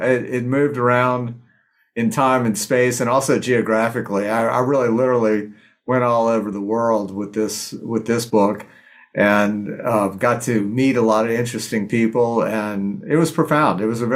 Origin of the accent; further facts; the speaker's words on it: New Orleans, Louisiana, United States; And then Hurricane Katrina hit my hometown of New Orleans. I wasn't living here at the time